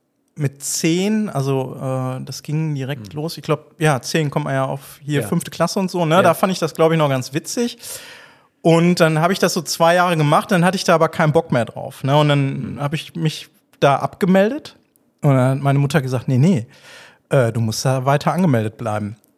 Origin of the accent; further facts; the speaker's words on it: Witten, North Rhine-Westphalia, Germany; also born or lived in Bochum; Ich bin in Bochum geboren und habe da bis zu meinem 5. Lebensjahr gelebt. Also Kindergarten habe ich in Bochum gemacht. Und dann sind wir nach Witten gezogen.